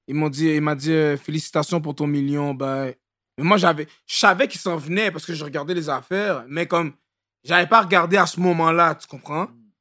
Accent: Montreal, Quebec, Canada; born there; Je suis né à Montréal.

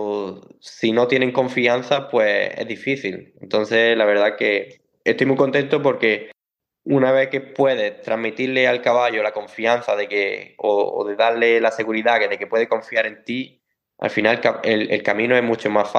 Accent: Málaga, Andalusia, Spain; now in Germany; vengo de Málaga, tengo 24 años y actualmente vivo en el sur de Alemania, cerca de Múnich, en la cuadra que se llama Auenhausen

